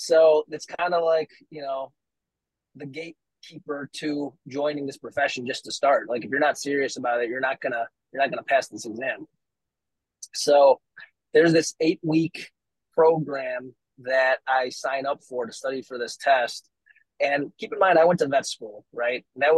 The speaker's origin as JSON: {"language": "English", "town": "Chicago", "region": "Illinois", "country": "United States", "lives_now": "Florida, United States", "said": "Illinois, because I'm from Chicago and I have a lot of contacts there."}